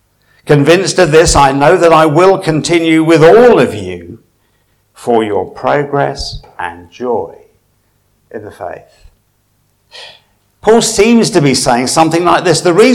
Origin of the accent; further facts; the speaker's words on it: East of England, United Kingdom; I come from Suffolk, where you probably know we're a little bit backward